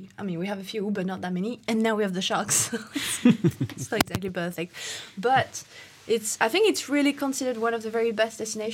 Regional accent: Réunion; actually, there is a sort of racism on Reunion.

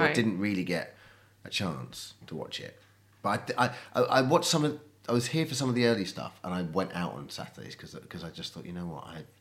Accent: Colchester, East of England, United Kingdom; now in London, United Kingdom; And then growing up in Colchester.

